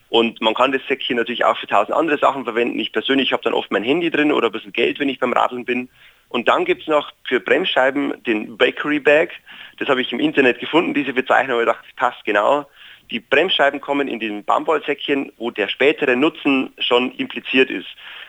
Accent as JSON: {"language": "German", "region": "Bavaria", "country": "Germany", "also_born_or_lived": "Vienna, Austria", "lives_now": "Freiburg, Germany", "said": "Ich bin ursprünglich aus Bayern. Das hört man vielleicht auch ein bisschen vom Dialekt. Ich habe dann in Wien studiert und habe in Wien jemanden kennengelernt, der in Freiburg eine Firma hat, wo ich dann auch gearbeitet habe. Und darauf bin ich nach Freiburg gekommen."}